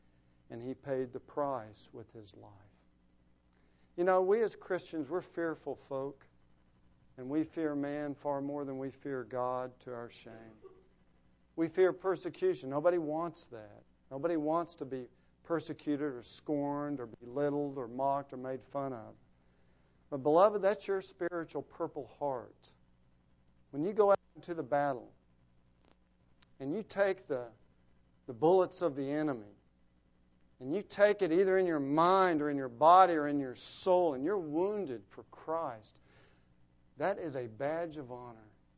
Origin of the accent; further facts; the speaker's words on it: United States; and I'm an American like you are, and I'm interested in these things like you are